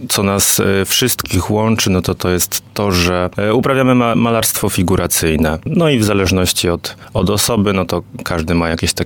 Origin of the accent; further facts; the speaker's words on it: Kasinka Mała, Lesser Poland, Poland; My jesteśmy z Małopolski, jesteśmy z takiej małej, malowniczej miejscowości, Kaśninka Mała.